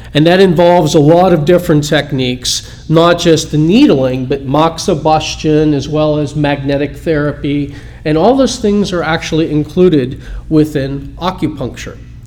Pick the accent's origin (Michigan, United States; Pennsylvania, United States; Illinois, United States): Pennsylvania, United States; Pittsburgh; they're actually doing this in my hometown in Pittsburgh right now.